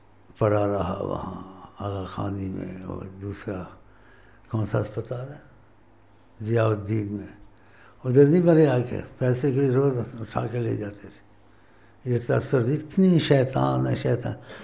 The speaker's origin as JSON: {"language": "Urdu", "region": "Punjab", "country": "Pakistan", "first_language": "Punjabi", "second_language": "Urdu", "said": "میں پنجابی ہوں، اب اردو بولتا ہوں تو پنجابی کے لفظ گھس جاتا ہے بیچ میں"}